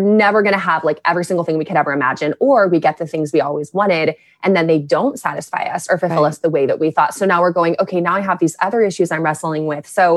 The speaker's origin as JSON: {"language": "English", "region": "Texas", "country": "United States", "said": "So yeah, I am from Texas. And you know, people say everything's bigger in Texas."}